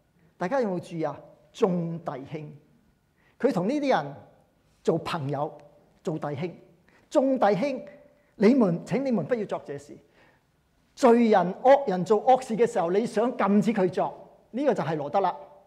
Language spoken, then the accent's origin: Chinese; Hong Kong; 如果我们香港人